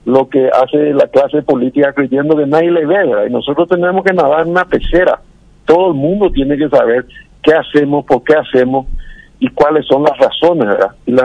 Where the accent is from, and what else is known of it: Paraguay